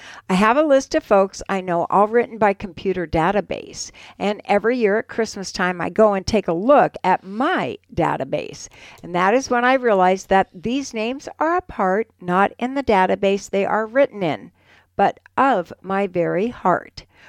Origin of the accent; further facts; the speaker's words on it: South Dakota, United States; I grew up in Central South Dakota. Rocks ring a bell.